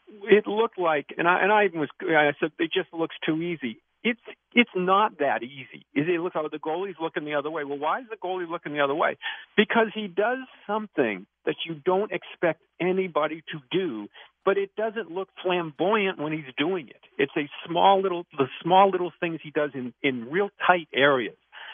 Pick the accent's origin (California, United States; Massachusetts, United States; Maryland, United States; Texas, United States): Massachusetts, United States; Boston; and I'm from Boston